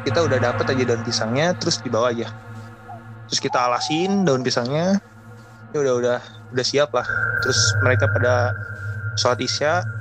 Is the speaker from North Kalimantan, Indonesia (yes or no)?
no; West Java, Indonesia; Kan kebetulan aku tuh orang Sunda